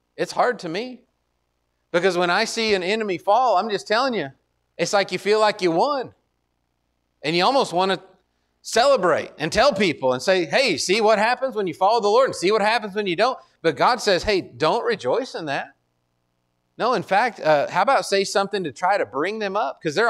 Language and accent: English; Austin, Texas, United States; now in Wyoming, United States; We came from Austin, and so it feels like a small town.